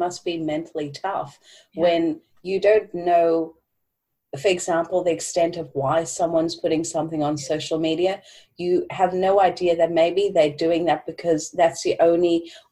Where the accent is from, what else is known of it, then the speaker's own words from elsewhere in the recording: Cape Town, Western Cape, South Africa; I'm from Cape Town, South Africa